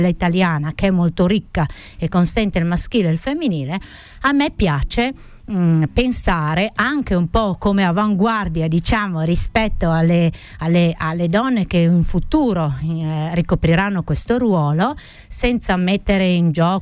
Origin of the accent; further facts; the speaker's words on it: Friuli-Venezia Giulia, Italy; first language Carnic; nella mia lingua madre, no? Che è il carnico, come abbiamo detto prima. Noi abbiamo la fortuna di vivere in una terra che ha tante peculiarità linguistiche